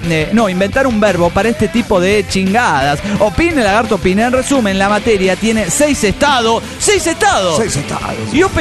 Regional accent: Cancún, Quintana Roo, Mexico; de Cancún, Quintana Roo, México.

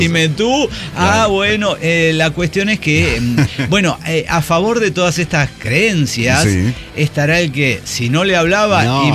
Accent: Mexico City, Mexico; bueno, como chilango, pues

